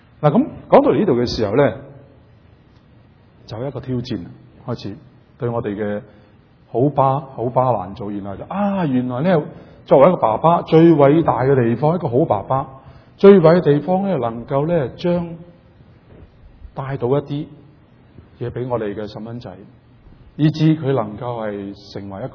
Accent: China; 所以其實我哋中國人又叫咩嚴父慈母啊嘛

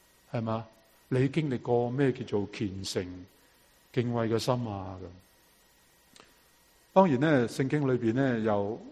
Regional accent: Guangdong, China; 我广东人就圆蹄啦

